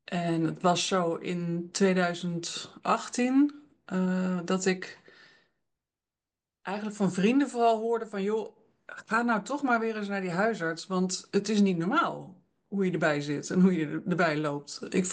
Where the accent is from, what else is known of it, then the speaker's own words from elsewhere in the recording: Utrecht, Netherlands; Geboren en getogen in Utrecht. Ik kom uit een gezin waar mijn vader had een fietsenwinkel. Dus ik ben boven de fietsen opgegroeid.